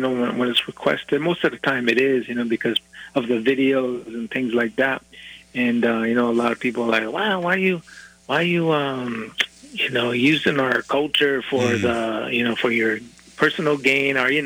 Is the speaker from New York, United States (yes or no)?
no; Crow Agency, Montana, United States; also born or lived in Seattle; now in Billings, United States; I just grew up in Crow, you know, Crow Agency. I was born in Seattle, but grew up in Crow, you know, with the people there. And it's just home, and life is good. We live in Billings now.